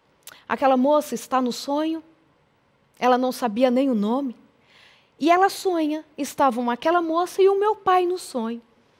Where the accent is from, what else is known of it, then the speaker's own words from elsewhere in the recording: São Paulo, Brazil; Eu sou da Zona Leste de São Paulo, nasci no Belenzinho. Olha que privilégio.